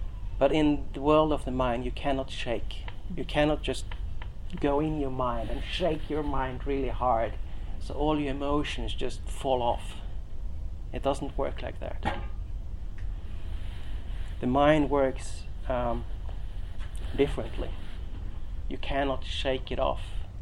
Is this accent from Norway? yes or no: yes; Norway; and I grew up in Norway. I grew up on the countryside, and my dad bought this big property with lots of forest and part of a mountain. So I grew up in the nature